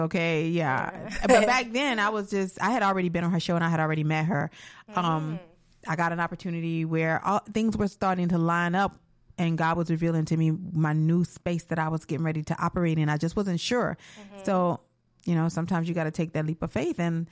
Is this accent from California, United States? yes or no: no; Miami Beach, Florida, United States; I was born and raised in Miami Beach. I graduated, went to college in New York.